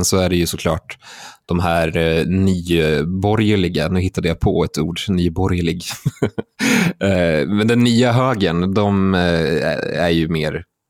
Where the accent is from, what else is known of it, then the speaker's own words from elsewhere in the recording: Sundsvall, Västernorrland County, Sweden; Och förut gick mig från Sundsvall där jag är uppvuxen.